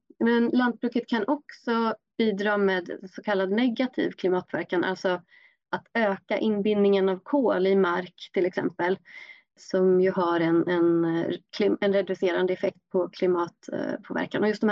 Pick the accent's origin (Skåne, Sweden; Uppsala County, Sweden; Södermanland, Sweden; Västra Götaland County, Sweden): Västra Götaland County, Sweden; Gothenburg; Ja, jag är uppväxt på Norra Hisingen, så nära Göteborg, men där är det en hel del, vad ska man säga, lite mer lantligt, men vi hade ingen gård, vi hade hästar.